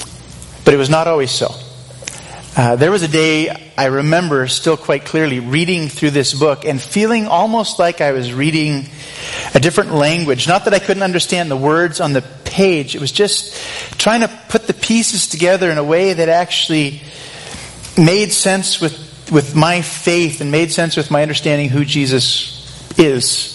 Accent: Campbell River, British Columbia, Canada; even though I grew up in Campbell River, a block from the beach. Too cold to swim there, really.

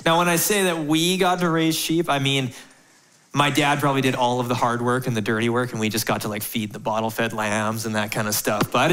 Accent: Glenavon, Saskatchewan, Canada; I grew up in Saskatchewan on a farm. Any Saskatchewan people here? Woo! Come on. There we go. And so middle of nowhere, southeast Saskatchewan, a little town called Glenavon.

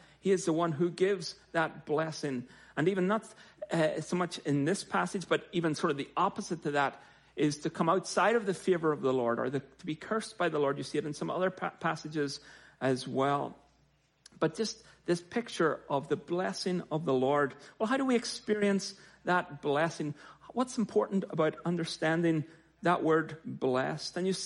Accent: Ireland; moved away; I don't know if I grew up in Ireland, so I don't know if I used up all my political quota before I left Ireland

